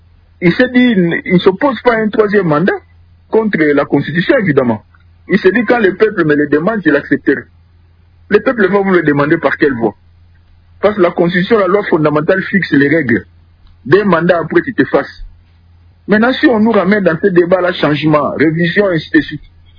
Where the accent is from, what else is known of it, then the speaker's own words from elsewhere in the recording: DR Congo; chez nous, en RDC